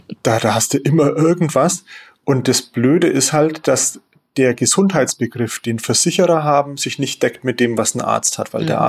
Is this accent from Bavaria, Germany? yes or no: yes; Kemnath, Bavaria, Germany; Wenn du aber jetzt hier in Chemnat wohnst, wo ich herkomme, dann da kostet dir alles nichts, weil das ist in der nördlichen Oberpfalz, so an der tschechischen Grenze ein bisschen so.